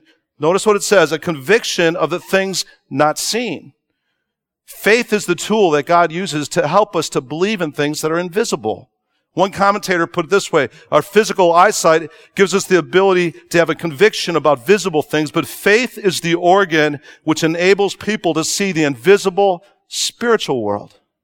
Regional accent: Chicago, Illinois, United States; I'm from Chicago originally, so I'm still learning that y'all.

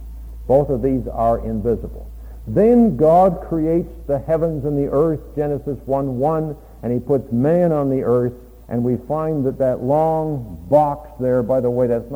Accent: Canada; the best way I could become an American, a real American, I'm a Canadian

